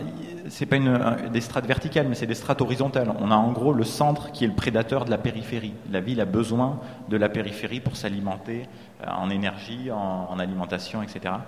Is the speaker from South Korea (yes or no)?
no; Aurillac, Auvergne-Rhône-Alpes, France; en tant qu'Antalien, je viens d'Aurillac. C'est une agglo de 50 000 habitants. C'est pas un village, quand même.